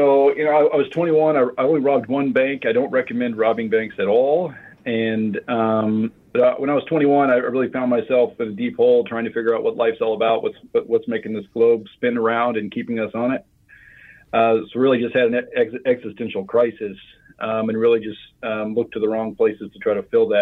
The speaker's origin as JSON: {"language": "English", "region": "Midwest", "country": "United States", "tie": "born or raised there", "said": "No, actually, I grew up in the Midwest and I actually stole a car in Oklahoma and drove it up to Iowa."}